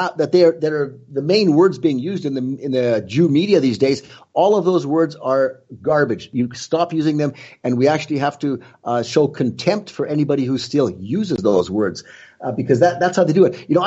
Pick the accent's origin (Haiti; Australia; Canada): Canada; now in United States; what has happened to the country that I grew up in, you know, that I came from Canada originally?